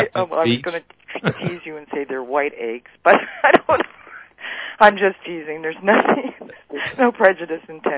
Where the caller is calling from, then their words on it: Ottawa, Ontario, Canada; I'm calling from Ottawa, Canada.